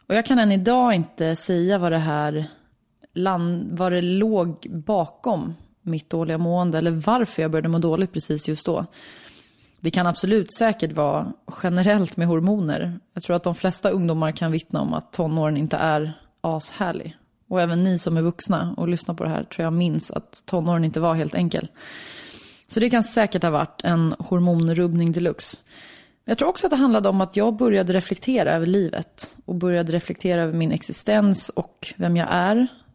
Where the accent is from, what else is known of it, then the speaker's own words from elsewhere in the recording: Lidingö, Stockholm County, Sweden; Jag är uppväxt på Lidingö, jag är född 1988 och jag växte upp med min mamma, min pappa och min lilla syster Josefin.